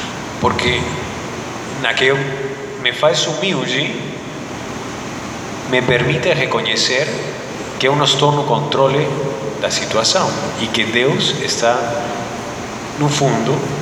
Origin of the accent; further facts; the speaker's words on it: Arequipa, Peru; Eu não sou de Lima, eu sou de Arequipa, que é uma cidade no sul do Peru. Então eu sou um serrano